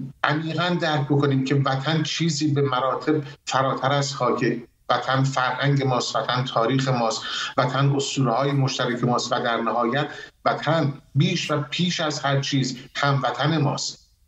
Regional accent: Iran; ما همه ایرانی هستیم

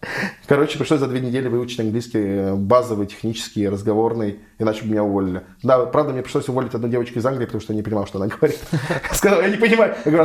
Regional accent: Moscow, Russia; Я сам из Москвы, мама, папа инженера.

